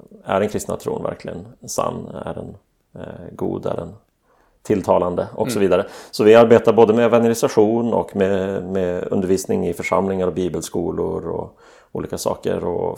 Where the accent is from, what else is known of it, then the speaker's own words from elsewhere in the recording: Västerbotten County, Sweden; och sen upp i Västerbotten där jag kommer från.